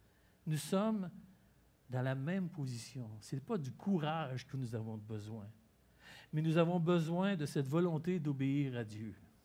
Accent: Canada; Je suis Canadien, citoyen de cette terre.

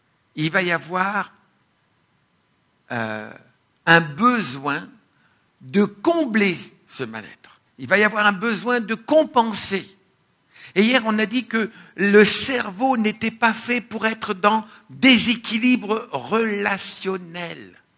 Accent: France; Chez nous, en France, on a une région dans le sud-ouest

